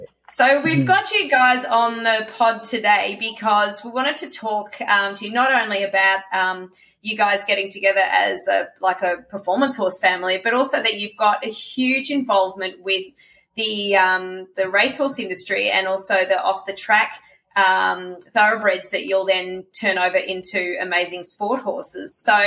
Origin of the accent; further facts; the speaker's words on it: Victoria, Australia; I'm from Victoria